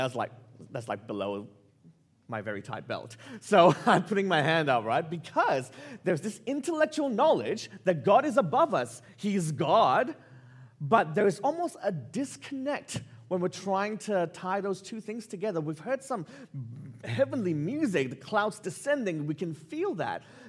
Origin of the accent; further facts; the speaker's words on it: Malaysia; now in Australia; growing up in Malaysia, we got our independence in 1957, and having lived and been an Australian citizen for the last 20 or something years